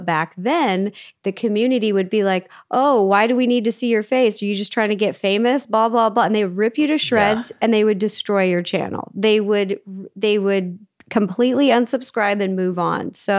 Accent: Seattle, Washington, United States; I grew up in Seattle, home of the original Starbucks.

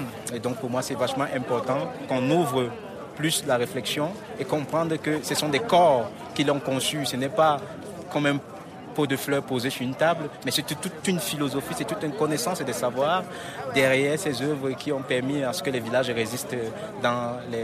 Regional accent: West, Cameroon; les peuples bamileke d'où je viens, à l'ouest du Cameroun.

